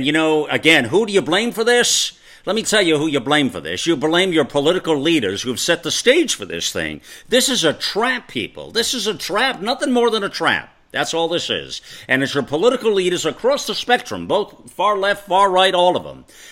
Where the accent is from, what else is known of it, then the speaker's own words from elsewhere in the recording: United States; You can call me whatever you want to call me, but I'll tell you what, I'm an American.